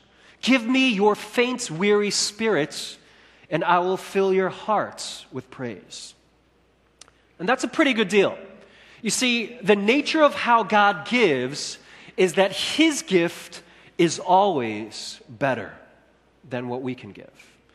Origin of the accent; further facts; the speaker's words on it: Chicago, Illinois, United States; You know, my cousins and I, we grew up together in Chicago